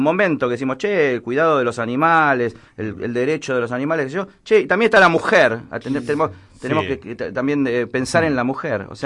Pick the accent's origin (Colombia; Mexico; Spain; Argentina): Argentina; Que eso nos hace ser como somos los argentinos